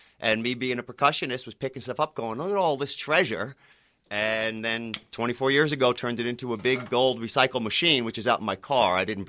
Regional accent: Bronx, New York, United States; It was my favorite record, and it was growing up in the Bronx.

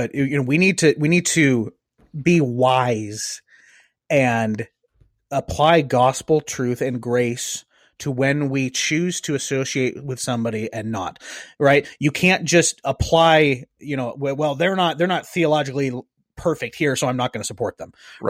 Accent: Louisiana, United States; and I'm Cajun here, guys.

